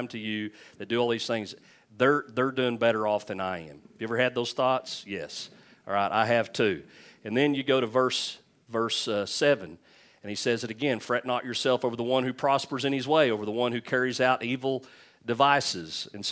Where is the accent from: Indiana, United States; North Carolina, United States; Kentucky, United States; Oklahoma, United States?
Oklahoma, United States; Leedy; Lord, but I'm stuck in Leedy in my hometown. Can't seem to get out of here.